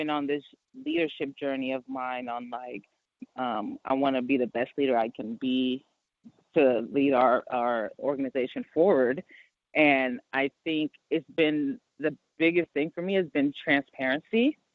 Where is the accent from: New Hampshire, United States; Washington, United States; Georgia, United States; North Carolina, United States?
Georgia, United States; Atlanta; So like if you know anything, I'm from Atlanta